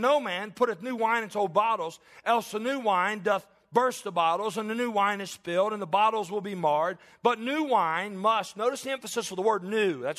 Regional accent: Alexandria, Kentucky, United States; growing up in Kentucky, not so much at Alexandria

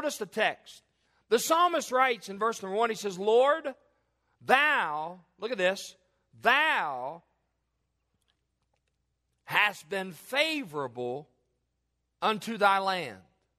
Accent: United States; As an American, as a free American, yes, we have freedoms

